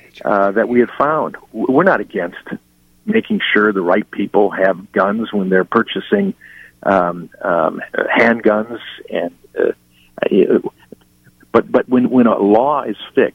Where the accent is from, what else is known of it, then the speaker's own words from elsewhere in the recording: Chicago, Illinois, United States; moved away; I come from Chicago originally, and the Chicago, with all that's going wrong in Chicago and Illinois, sadly, my birth state, it's just a terrible place now.